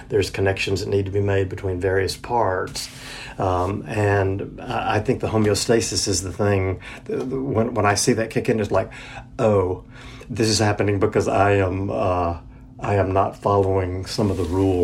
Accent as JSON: {"language": "English", "region": "Deep South", "country": "United States", "tie": "born or raised there", "said": "Like, I grew up in the Deep South, where work ethic was, you know, like one of the highest values."}